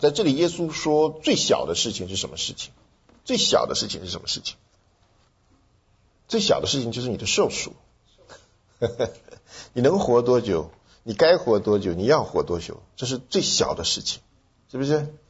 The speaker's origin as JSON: {"language": "Chinese", "country": "China", "said": "因为我们从中国来，好多人不相信有灵魂"}